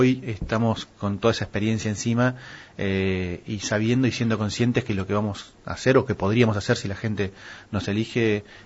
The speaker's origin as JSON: {"language": "Spanish", "town": "Pinamar", "region": "Buenos Aires Province", "country": "Argentina", "tie": "born or raised there", "said": "Yo crecí en Pinamar, tuve una infancia, una adolescencia hermosa"}